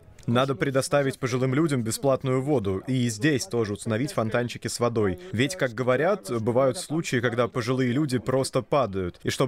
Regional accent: Netherlands; Я из Нидерландов.

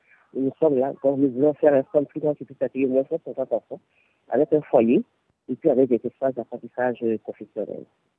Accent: Côte d’Ivoire

